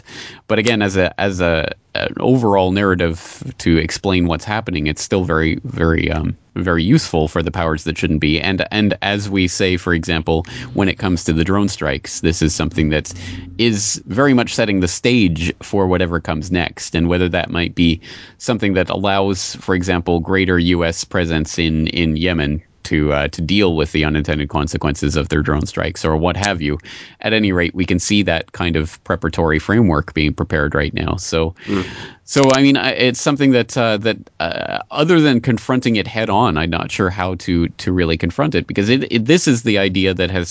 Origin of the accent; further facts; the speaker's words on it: Canada; moved away as an adult; now in Japan; Well, I'm a Canadian living in Japan. I've been out in Japan since 2004.